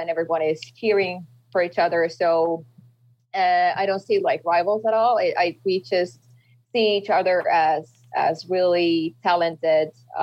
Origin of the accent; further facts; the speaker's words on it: Finland; English is a second language; And for me, it's really good, because I'm from Finland, a small country here.